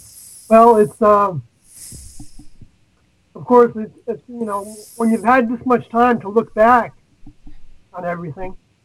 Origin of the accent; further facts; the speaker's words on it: New York, United States; But see, I ended up going to the West Coast from where I grew up outside New York City. And I went out there to homestead.